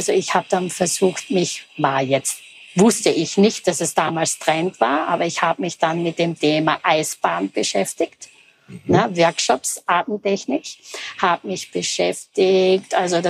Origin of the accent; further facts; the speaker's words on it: Carinthia, Austria; habe davor in Deutschland gearbeitet. Meine Heimat ist Kärnten und auch soziales Umfeld teilt sich österreichweit halt, auch in Wien weiter ein, war ich auch lange in der Arbeit.